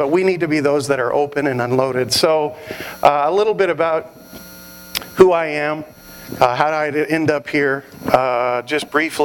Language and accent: English; Arlington, Texas, United States; I'm from Arlington, Texas. I'm happy to be here with you this weekend.